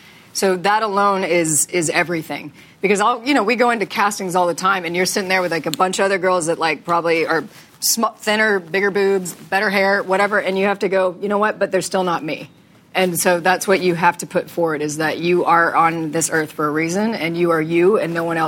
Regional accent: Texas, United States; And I was like, okay, I'm from Texas. I don't know the difference.

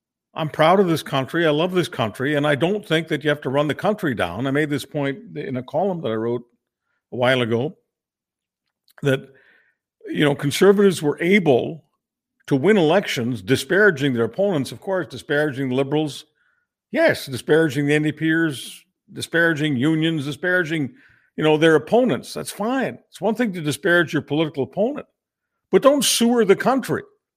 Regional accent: Canada; That's just embarrassing for me as a Canadian to have to endure this.

